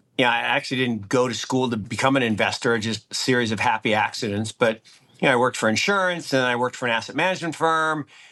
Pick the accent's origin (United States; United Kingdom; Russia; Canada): United States; Seattle, Washington; really all the way back from the early 80s where I grew up in Seattle and Microsoft